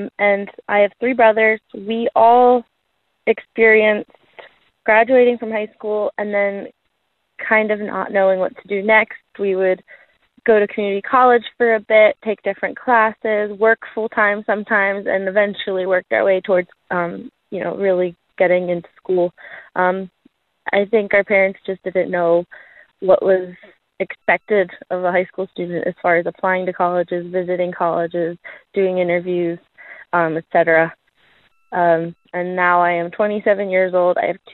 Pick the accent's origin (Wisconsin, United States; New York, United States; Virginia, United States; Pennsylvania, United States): Pennsylvania, United States; Lancaster; I'm from Lancaster, Pennsylvania.